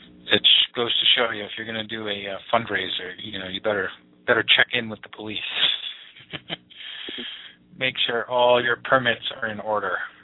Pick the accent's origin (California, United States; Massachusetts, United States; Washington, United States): Massachusetts, United States; Dorchester; Billy Traft actually was from my hometown of Dorchester, Mass.